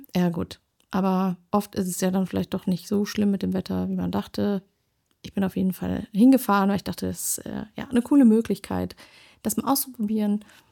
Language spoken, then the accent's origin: German; North Rhine-Westphalia, Germany; meine Heimat, das Siegerland